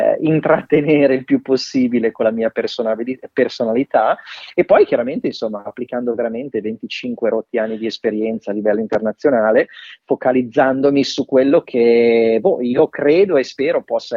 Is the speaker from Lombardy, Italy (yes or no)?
yes; Milan, Lombardy, Italy; io sono di Milano, da parte di papà, che è di Candia Lomellina, quindi diciamo, nelle zone, nelle risaie, quasi al confine tra Lombardia e Piemonte, da quelle parti lì